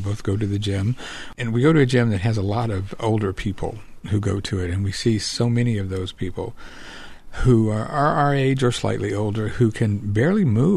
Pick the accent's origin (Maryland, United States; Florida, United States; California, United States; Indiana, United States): Indiana, United States; I'm from Indiana myself.